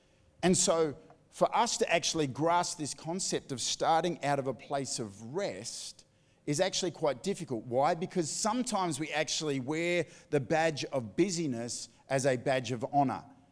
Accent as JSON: {"language": "English", "country": "Australia", "tie": "born there", "said": "why was it that I was born in Australia and not on the island of Lata Lata?"}